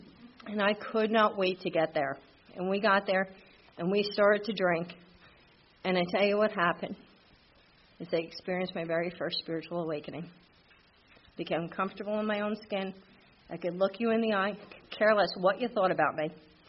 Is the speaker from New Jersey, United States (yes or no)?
yes; New Jersey, United States; But I was born and raised in New Jersey. I'm Irish Catholic.